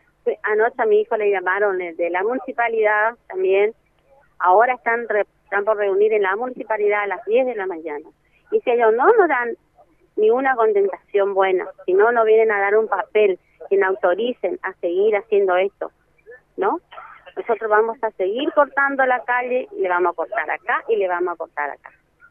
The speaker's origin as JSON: {"language": "Spanish", "country": "Argentina", "said": "porque somos ciudadanos argentinos"}